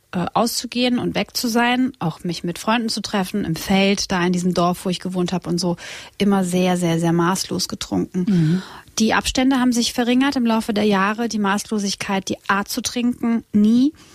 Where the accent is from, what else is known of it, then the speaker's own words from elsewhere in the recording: Split, Split-Dalmatia County, Croatia; German is a second language; now in Germany; Ich komme aus Kroatien und Split ist unsere Heimat. Und also mein Heimatort